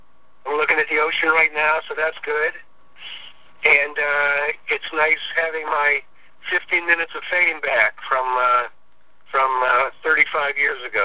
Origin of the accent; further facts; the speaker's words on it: Cleveland, Ohio, United States; And we grew up in Cleveland, Shaker Heights, Cleveland, Ohio. I actually was born in the same hospital that all the … guys were born in.